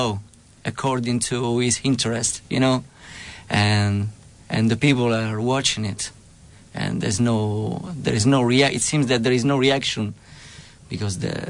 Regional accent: Lazio, Italy; I'm from Rome. Yeah, I'm very close to Rome, 40 kilometers from Rome. It's on the seaside. It's a beautiful place.

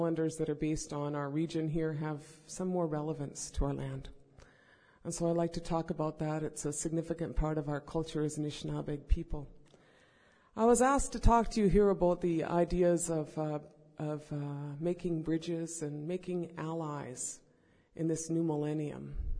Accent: White Earth, Minnesota, United States; I'm from the White Earth Reservation, which is in northwestern Minnesota. For those of you who know the area at all, I'm between Bemidji and Fargo.

